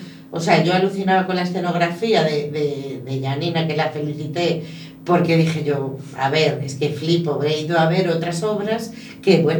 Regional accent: Andalusia, Spain; also born or lived in England; yo estuve viviendo en Inglaterra y hubo quien me preguntó que por qué no llevaba el traje de mi tierra.

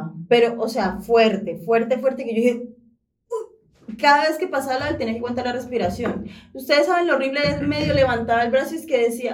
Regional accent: Venezuela; now in Spain; Yo sé que soy venezolana, pero tampoco estoy allá.

